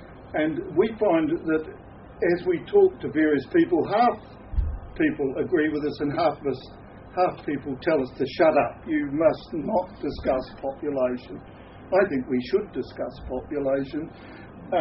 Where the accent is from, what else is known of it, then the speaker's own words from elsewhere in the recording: Auckland, New Zealand; but I grew up in Auckland. I just won't go back there again.